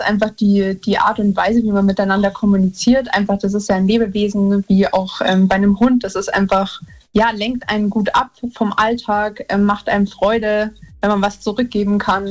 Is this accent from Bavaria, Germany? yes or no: yes; Rosenheim, Bavaria, Germany; Ich bin aus Rosenheim in Bayern und höre euch tatsächlich ganz oft.